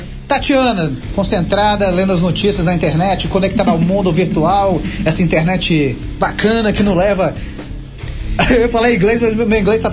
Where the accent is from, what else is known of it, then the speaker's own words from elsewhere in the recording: Jacaraípe, Espírito Santo, Brazil; lá em Jacaraípe, lá na minha terra